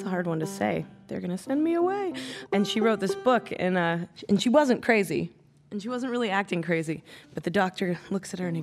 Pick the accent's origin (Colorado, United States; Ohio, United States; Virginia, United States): Colorado, United States; I grew up playing bluegrass and I grew up in Colorado.